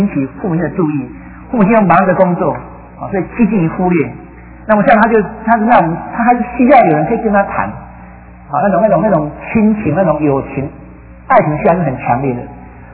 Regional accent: Taiwan; 这是我们台湾人讲的话语

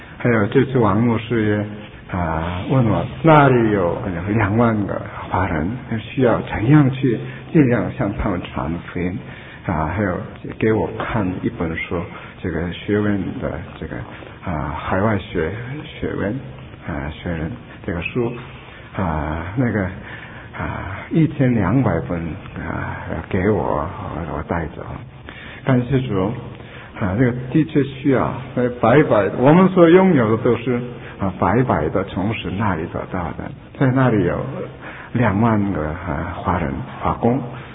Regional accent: South Korea; Chinese is a second language; 他问我韩国人是不是很容易生气发脾气，所以我回答是的。

